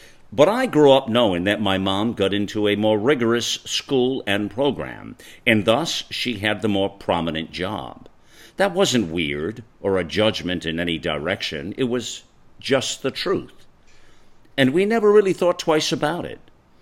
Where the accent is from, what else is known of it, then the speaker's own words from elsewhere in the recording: Catalonia, Spain; I grew up just outside of Barcelona, a child of two highly successful professionals.